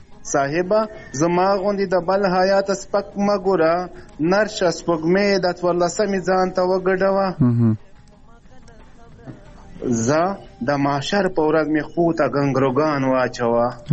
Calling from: Karachi, Sindh, Pakistan; کراچۍ نه.

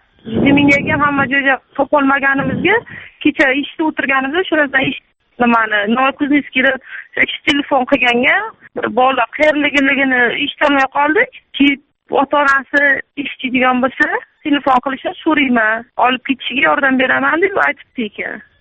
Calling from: Samarqand Region, Uzbekistan; Biz Samarqand ovli Soxta shahrida turamiz. Samarqand ovli Sarpayski rayon Soxta shahar.

